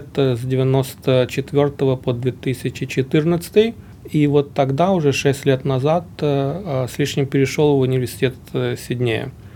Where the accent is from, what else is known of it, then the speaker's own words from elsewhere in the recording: Baku, Azerbaijan; moved away as an adult; also born or lived in Kharkiv, Ukraine; now in Australia; Сам я родился в Украине, в Харькове, но семья переехала в Баку, в Азербайджан, когда мне было лет 8, поэтому школу я закончил уже в Баку.